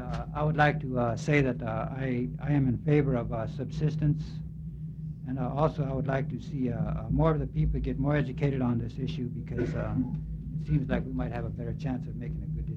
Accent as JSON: {"language": "English", "town": "Stevens Village", "region": "Alaska", "country": "United States", "said": "I'm from Stevens Village. I represent my village corporation, Dingy."}